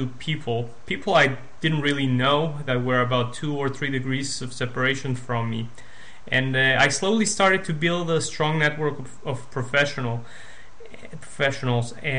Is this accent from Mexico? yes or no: yes; Mexico; also born or lived in United States; now in Israel; I moved to Israel a year and a half ago from the US. I'm originally from Mexico.